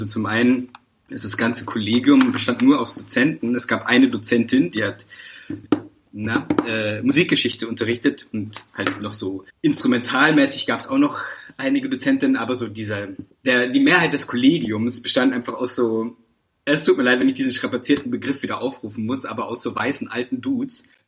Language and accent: German; Munich, Bavaria, Germany; Da ist er, der Bayer.